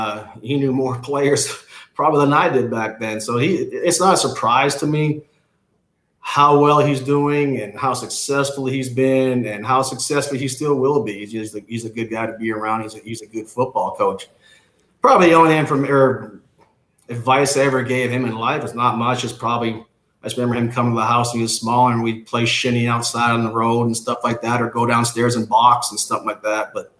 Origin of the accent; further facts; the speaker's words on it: Canada; I do enjoy Canada. I enjoy telling people that I am Canadian.